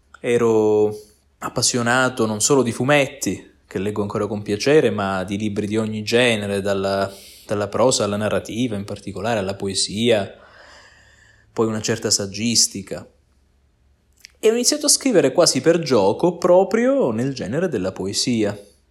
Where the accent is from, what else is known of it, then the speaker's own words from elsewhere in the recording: Palermo, Sicily, Italy; also born or lived in Rome; now in Verona, Italy; Nonostante io sia nato da tutt'altra parte, io sono palermitano, ho vissuto a Roma, adesso abito a Verona, dove svolgo un dottorato di ricerca.